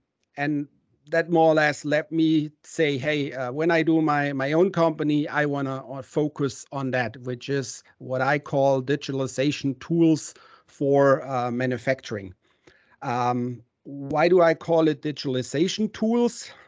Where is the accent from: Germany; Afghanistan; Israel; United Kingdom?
Germany; English is a second language; now in Atlanta, United States; As you may hear from my funny accent, I'm not a real Southern boy from Atlanta. I actually grew up in Germany.